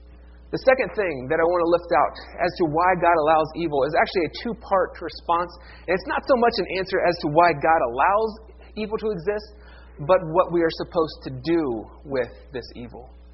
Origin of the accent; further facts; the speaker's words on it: Ohio, United States; white guys like me from Ohio.